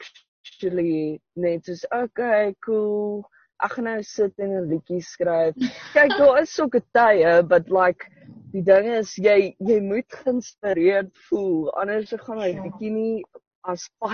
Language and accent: Afrikaans; Polokwane, Limpopo, South Africa; Ek kom van Polokwane af en ek doen nou my honeurs in korporatiewe kommunikasie